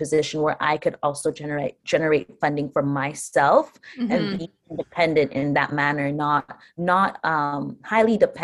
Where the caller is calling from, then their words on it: Ajax, Ontario, Canada; So I'm tuning in from Ajax, Ontario.